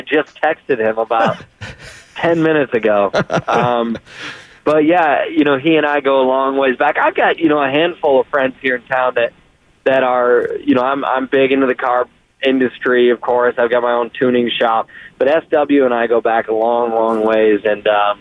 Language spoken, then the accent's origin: English; Columbus, Ohio, United States; And number two, I'm from Columbus, Ohio, so a college town, right?